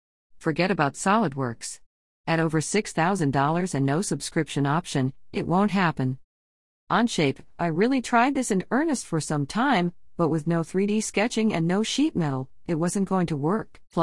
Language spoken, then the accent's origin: English; Miami, Florida, United States; I grew up in Miami and lived there until 1985.